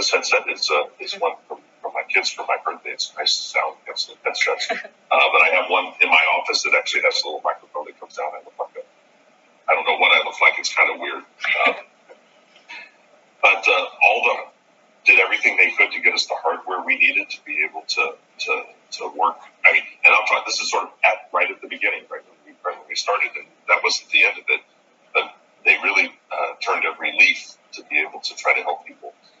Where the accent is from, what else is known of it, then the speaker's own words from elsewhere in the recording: Floresville, Texas, United States; So my hometown is Floresville, Texas. Floresville is a small town. It was much smaller when I was a kid, but it's grown a little bit.